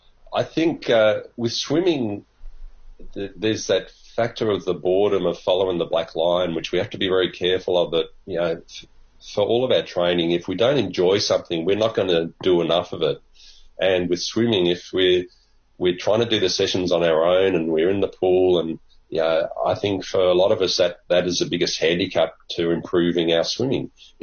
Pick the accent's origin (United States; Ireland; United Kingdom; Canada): United Kingdom; England; born there; I was born in England.